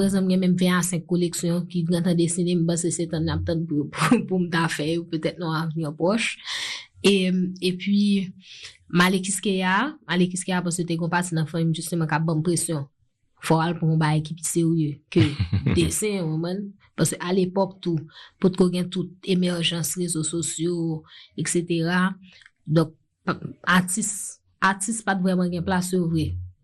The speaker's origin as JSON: {"language": "French", "town": "Port-au-Prince", "region": "Ouest", "country": "Haiti", "tie": "born or raised there", "said": "je suis née à Port-au-Prince, mais mon papa est de Léogane. Donc, mon enfance a été bercée littéralement par des voyages entre Port-au-Prince et Léogane."}